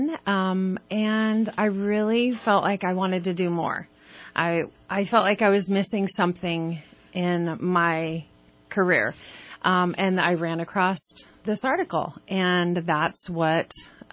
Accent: Reading, United States; I am. I was born and raised in Reading.

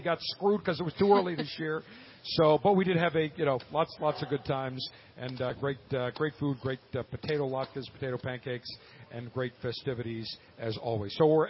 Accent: Buffalo, New York, United States; I remember growing up in Buffalo, going to Syracuse

